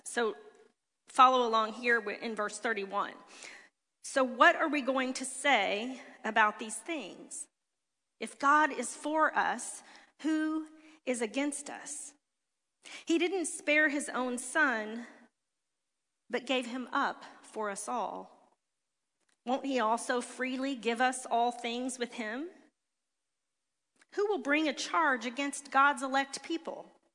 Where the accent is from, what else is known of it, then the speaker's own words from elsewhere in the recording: Lake Charles, Louisiana, United States; I dreamed of graduating, of staying in my hometown, which was Lake Charles, Louisiana at the time